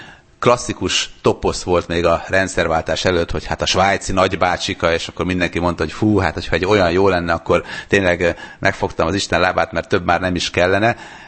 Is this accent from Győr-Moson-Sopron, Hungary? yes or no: yes; Sopron, Győr-Moson-Sopron, Hungary; now in Switzerland; Sopronban, ahol felnőttem.